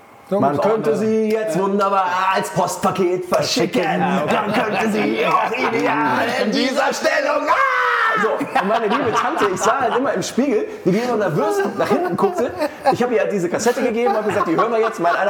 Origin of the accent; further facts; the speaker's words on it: Düsseldorf, North Rhine-Westphalia, Germany; Also du warst in meiner Heimatstadt